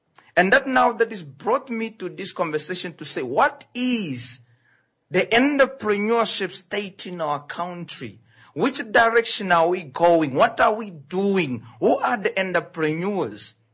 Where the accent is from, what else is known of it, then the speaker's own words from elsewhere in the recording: Oshakati, Oshana, Namibia; I went back to my hometown. I took my friend, my Katima friend. Yes, I took my Katima friend. The guy was born in the middle of mangoes and on top of crocodiles, and he swimmed in the river. So I took him to Oshakati